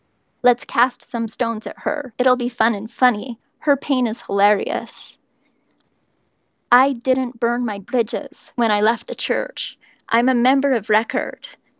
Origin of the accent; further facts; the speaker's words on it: Idaho, United States; I grew up in very close to Rexburg, Idaho, and my hometown was over 99% Mormon. So it was a very Mormon upbringing.